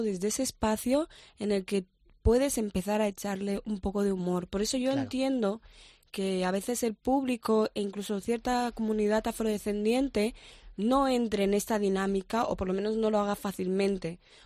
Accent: Spain; yo soy una mujer española, yo me he criado aquí, mi cultura ha sido aquí, me he educado aquí, mi imaginario es de aquí.

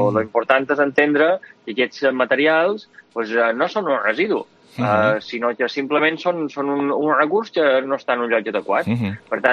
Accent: Pollença, Balearic Islands, Spain; Són de Pollença.

